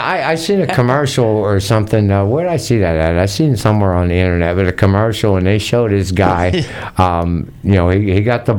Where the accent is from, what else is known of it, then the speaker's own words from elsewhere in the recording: Pittsburgh, Pennsylvania, United States; Of course, I hated him because I was from Pittsburgh.